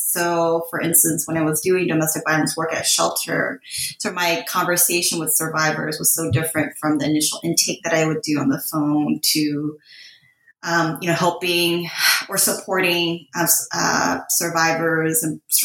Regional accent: California, United States; I grew up in Southern California.

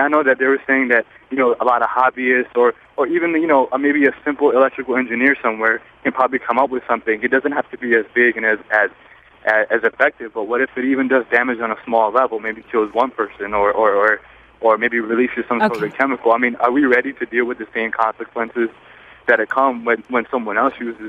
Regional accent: Pakistan; now in Melbourne, United States; I'm from Pakistan. I have a lot of family there

